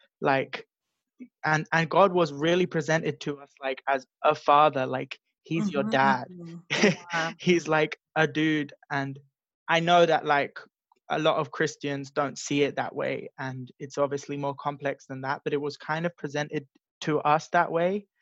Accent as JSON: {"language": "English", "region": "London", "country": "United Kingdom", "tie": "born or raised there", "also_born_or_lived": "Sussex", "said": "I was born in East London. I grew up between London and Sussex, south of England, like very close to the city."}